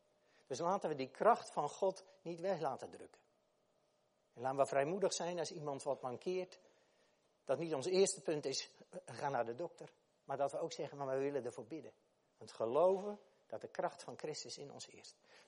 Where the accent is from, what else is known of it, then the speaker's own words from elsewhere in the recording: Zeeland, Netherlands; Ik had die hele reis naar Zeeland waar ik vandaan kwam, zat ik een beetje zo.